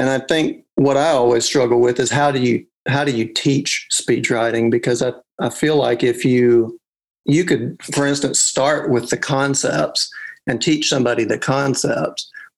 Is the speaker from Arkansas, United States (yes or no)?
yes; Arkansas, United States; So that started in politics back in my home state, which, as you can So you can probably guess is Arkansas.